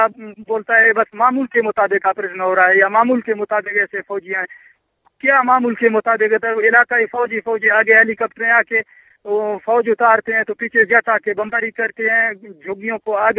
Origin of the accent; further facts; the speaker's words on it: Balochistan, Pakistan; سننے والا ہے تو ہمارے جو ہے نا بلوچیوں کا بات سنے, اور میں میڈیا والوں سے اپیل کرتا ہوں کہ وہ آئیں ہمارے علاقے میں دیکھیں کہ کیا حالت ہو رہا ہے